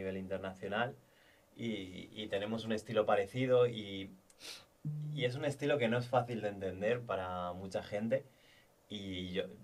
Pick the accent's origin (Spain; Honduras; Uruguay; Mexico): Spain; Torrellano, Valencian Community; now in Puerto Rico; yo vengo de España, de Torrellano, exactamente